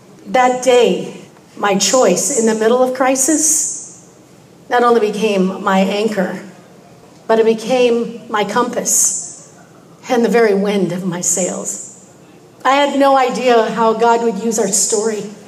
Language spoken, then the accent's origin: English; Midwest, United States; now in Dallas, United States; I'm from Dallas, Texas, and I don't know if you know much about Texas, but we speak a little bit different than y'all. In fact, when I moved to Dallas in 2000, I was a little bit in shock because I was raised in the Midwest